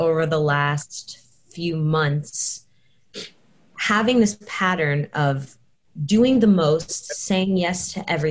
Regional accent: Miami, Florida, United States; Thank you for having us, Nati. I'm from Miami. I'm currently in Miami, Florida right now.

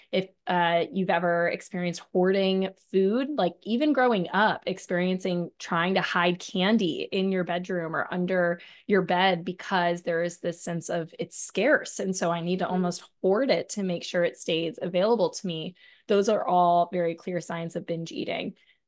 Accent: West Virginia, United States; also born or lived in Los Angeles; that's why I left LA, went back to where I grew up in West Virginia, and went to college to become a dietitian

